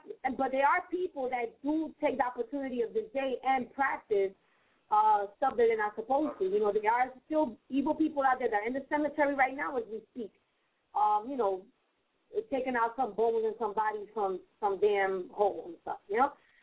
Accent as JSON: {"language": "English", "town": "New York City", "region": "New York", "country": "United States", "lives_now": "Philadelphia, United States", "said": "Like, they be having, like, I'm from Philly. And there's not, well, I just recently moved to Philly. I'm originally from New York."}